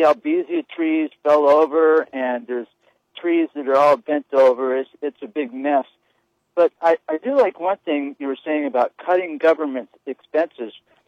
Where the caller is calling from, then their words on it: Pahoa, Hawaii, United States; I'm calling you from Pahoa on the Big Island where the hurricane did the most damage.